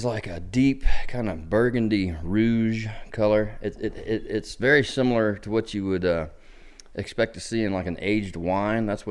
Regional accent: Highland, Virginia, United States; Where I grew up in Highland, Virginia, which borders Pendleton and Pocahontas, just about everybody had a cider barrel in their cellar.

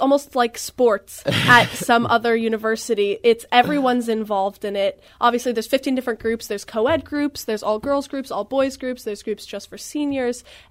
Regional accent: San Francisco, California, United States; Yeah, I wanted to take us to San Francisco, my hometown

